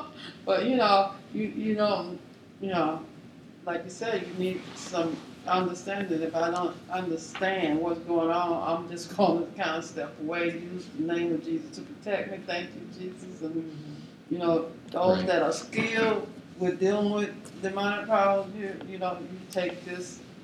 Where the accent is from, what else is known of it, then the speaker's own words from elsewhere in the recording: Mississippi, United States; I'm from Mississippi, and when you go over to from one state to another, you can kind of discern a different spirit over different states.